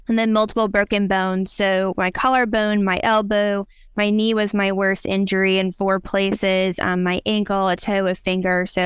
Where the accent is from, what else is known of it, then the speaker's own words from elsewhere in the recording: Peoria, Illinois, United States; now in Nashville, United States; So I'm originally from Peoria, Illinois. We are known for Fulton J. Sheen's hometown and being Caterpillar's kind of former headquarters.